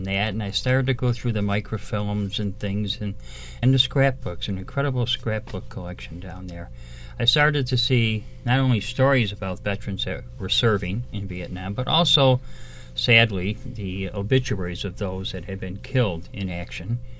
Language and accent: English; Kenmore, New York, United States; I'm from Kenmore, New York